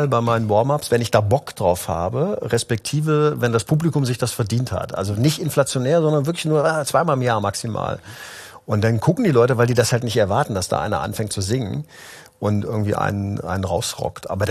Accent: Neuwied, Rhineland-Palatinate, Germany; in so einer Stadthalle in Neuwied, wo ich aufgewachsen bin

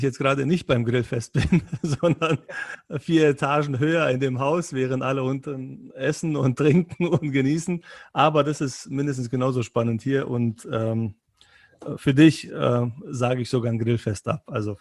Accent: Berlin, Germany; Ich bin Berliner, also das heißt, ich habe sogar zu Hause an meinem Büro den Berliner Bären als Wappen sogar hängen.

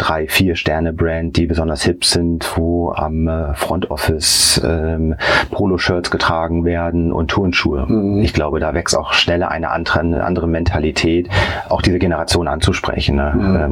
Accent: Bremen, Germany; bei uns in Bremen, meiner Heimatstadt

